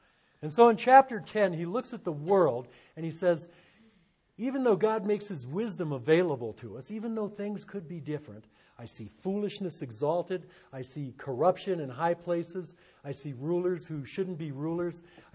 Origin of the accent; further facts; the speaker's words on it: Detroit, Michigan, United States; My hometown of Detroit made that mistake when they put all their eggs in the automotive basket.